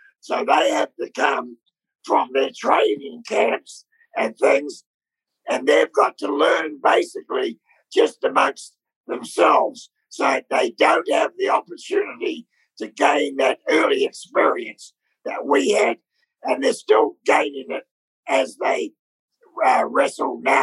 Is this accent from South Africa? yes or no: no; New Zealand; But the Kiwis, because we're born from New Zealand, and when you give us a chance, we're all hard workers in New Zealand.